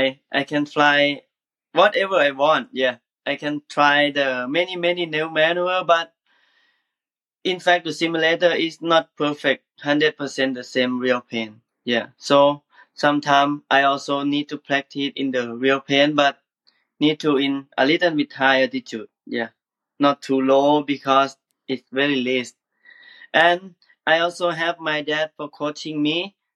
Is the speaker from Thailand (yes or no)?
yes; Thailand; English is a second language; I am from Thailand.